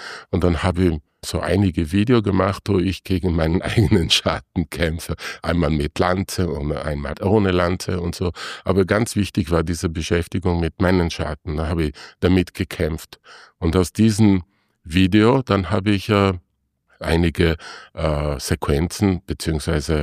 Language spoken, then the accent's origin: German; Trentino-Alto Adige, Italy; German is a second language; Ich komme aus dem Trentino noch dazu.